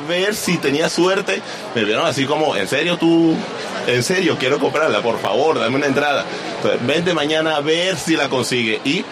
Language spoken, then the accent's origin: Spanish; Venezuela; now in Colombia; Sí, dice bien, soy de Venezuela, vivo en Colombia, llevo 5 días en Cádiz.